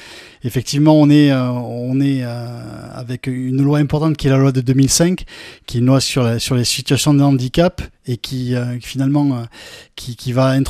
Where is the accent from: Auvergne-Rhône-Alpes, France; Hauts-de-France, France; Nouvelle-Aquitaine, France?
Nouvelle-Aquitaine, France; Salies-de-Béarn; moi je suis béarnais, je suis originaire de Salis de Béarn.